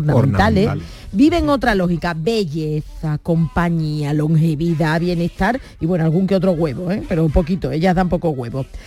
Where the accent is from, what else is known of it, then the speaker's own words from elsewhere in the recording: San Fernando, Andalusia, Spain; Soy de San Fernando, la sal.